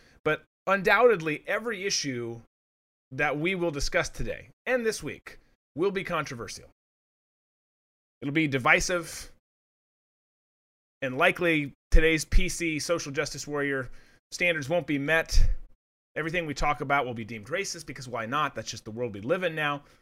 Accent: Minnesota, United States; I'm from Minnesota originally. Love being up in the Midwest.

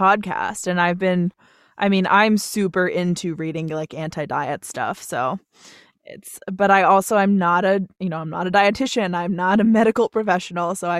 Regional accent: Vermont, United States; Like we ate a lot of like organic food because I'm from Vermont. So obviously we're like

